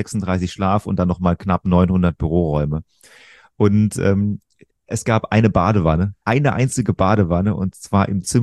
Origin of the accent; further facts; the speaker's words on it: Rhineland-Palatinate, Germany; ich bin in der Pfalz aufgewachsen.